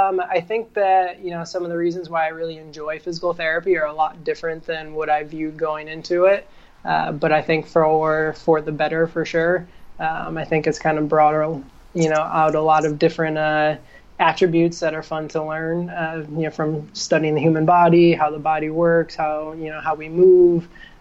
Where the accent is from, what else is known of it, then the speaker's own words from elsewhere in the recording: New York, United States; now in Los Angeles, United States; I grew up in upstate New York near Syracuse, so much, much colder and snowier than it is here in February in Los Angeles right now